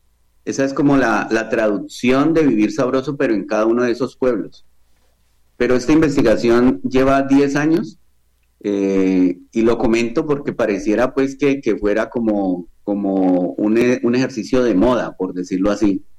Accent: Santander de Quilichao, Cauca, Colombia; also born or lived in Cali; Yo soy caleño de nacimiento, pero mi madre es de Santander de Quilichao. O sea, yo fui criado mi escuela y mi colegio fue en Santander de Quilichao.

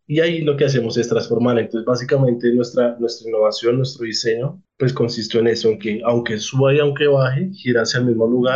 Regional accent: Zipaquirá, Cundinamarca, Colombia; La segunda es que soy de Zipaquirá, ¿sí? Decidí quedarme en esta ciudad, y pues digamos que todo lo que hago lo hago acá

